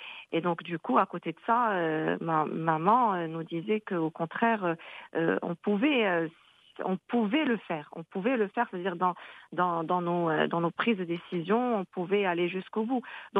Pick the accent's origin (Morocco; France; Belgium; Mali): Morocco; Fez, Fès-Meknès; born there; je suis née à Fès et mon père est fasciste sur plusieurs générations et ma mère elle est née au Sénégal.